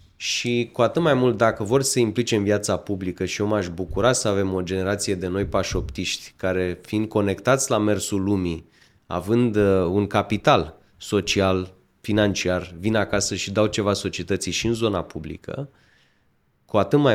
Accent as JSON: {"language": "Romanian", "country": "Romania", "said": "Când pleci ca român în diaspora, te pui în situația de a fi între două lumi."}